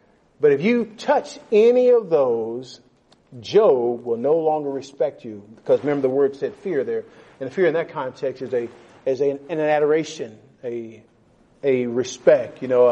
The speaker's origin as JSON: {"language": "English", "country": "United States", "lives_now": "Canada", "said": "I'm from the United States originally, and Canada kind of has some of the same philosophy as far as liberty is concerned."}